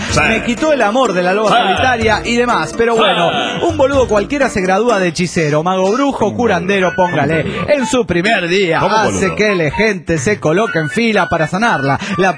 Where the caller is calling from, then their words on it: Tuxtla Gutiérrez, Chiapas, Mexico; de Tuxtla Gutiérrez, Chiapas, México.